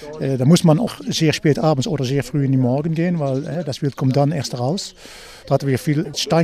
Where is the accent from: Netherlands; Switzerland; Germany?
Netherlands; German is a second language; für mich als Holländer, weil Hirschen und Rehen gibt es in Holland